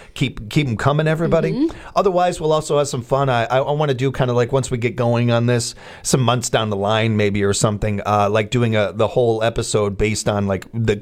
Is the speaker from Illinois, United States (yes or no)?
yes; Chicago, Illinois, United States; I think part of it is growing up in Chicago and around so much of it and everything.